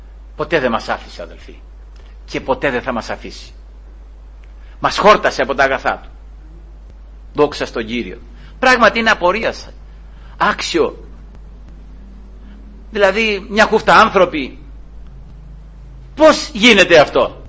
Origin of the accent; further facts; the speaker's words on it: Peloponnese, Greece; Σαν ακριβώς αυτό που είναι στα μέρη μου εκεί στη Μάνη, στον Ταΐγετο, που, εκεί που στανεύαμε εκεί με τον πατέρα μου, στον αυλό το λέμε εκεί.